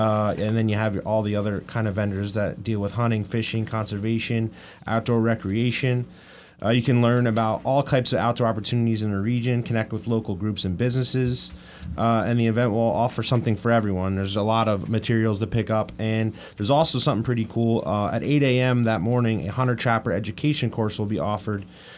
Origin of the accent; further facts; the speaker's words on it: Jim Thorpe, Pennsylvania, United States; Born and raised in Jim Thorpe, I grew up fishing on the Lehigh.